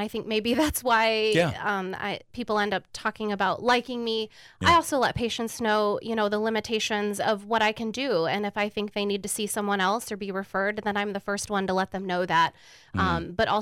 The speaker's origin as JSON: {"language": "English", "town": "Galva", "region": "Illinois", "country": "United States", "tie": "born or raised there", "said": "I am raised in Galva. I still live in Galva, so I'm around locally, so Galesburg isn't too far for me."}